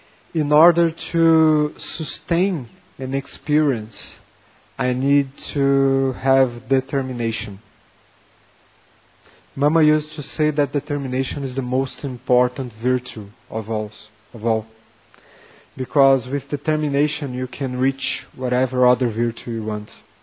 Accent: Rio de Janeiro, Brazil; Now I am from Rio de Janeiro, so I was observing them.

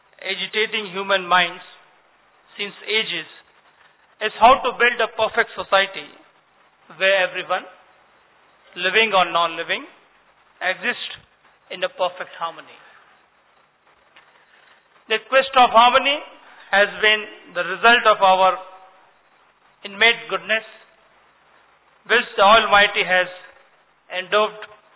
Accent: Khandwa, Madhya Pradesh, India; मैं मध्य प्रदेश का रहने वाला हूं, मध्य प्रदेश के निमाड़ांचल खंडवा का मैं निवासी हूं

